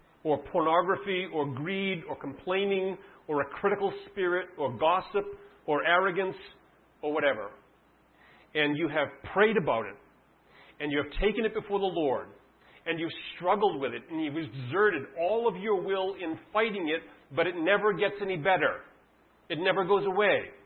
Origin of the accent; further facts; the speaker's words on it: Boston, Massachusetts, United States; But I grew up in Boston, about a mile from the Patriots Stadium in Foxborough, Massachusetts. That's my growing up ground.